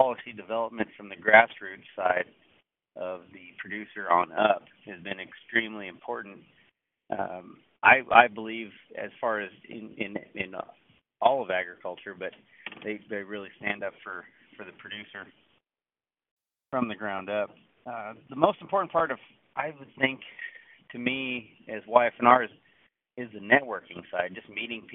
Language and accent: English; Wray, Colorado, United States; I'm from Ray, Colorado, northeastern part of the county, or of the state.